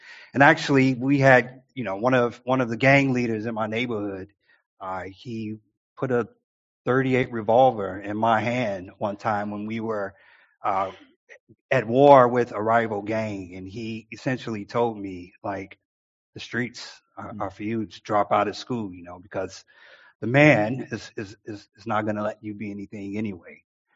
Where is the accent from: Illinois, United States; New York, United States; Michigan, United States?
Illinois, United States; Chicago; So I was born and raised in Chicago, and that's where I'm from, the Midwest.